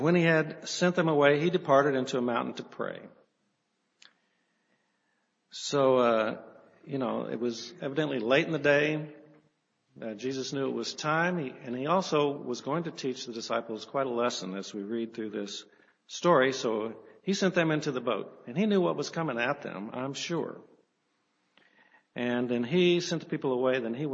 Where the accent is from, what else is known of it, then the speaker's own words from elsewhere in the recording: Missouri, United States; You know, I'm from Missouri. We didn't have any sailing ships in Missouri except maybe for a little Hobie Cat or something they had on the Lake of the Ozarks.